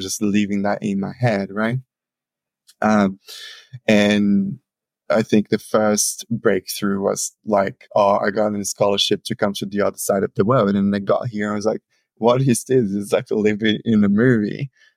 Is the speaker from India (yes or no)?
no; Brazil; now in Australia; He gave me the opportunity, which was like leaving Brazil in my hometown and coming to Australia.